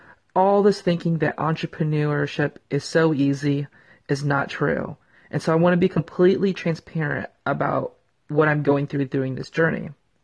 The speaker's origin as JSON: {"language": "English", "town": "Citrus Heights", "region": "California", "country": "United States", "tie": "born or raised there", "also_born_or_lived": "Philippines / San Bernardino", "said": "I am half Filipino and half Scandinavian. When I was 1.5 years old, though, I moved to southern part of California in the San Bernardino area. And then after a few years, I moved to the suburbs of Sacramento to a city called Citrus Heights."}